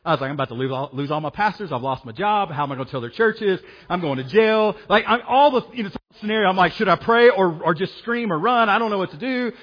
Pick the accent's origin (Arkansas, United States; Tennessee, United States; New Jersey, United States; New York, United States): Arkansas, United States; And I was like, I'm not real smart. I am from Arkansas.